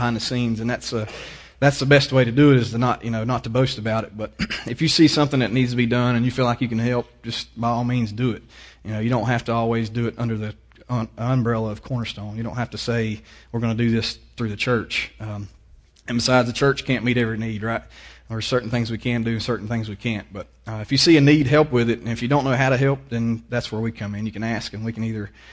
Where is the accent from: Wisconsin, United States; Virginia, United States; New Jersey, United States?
Virginia, United States; accent: country; I'm from Freeze, so I got a little bit of a country accent going on. So I'm trying to slow down and remember that not everybody here is from Southwest Virginia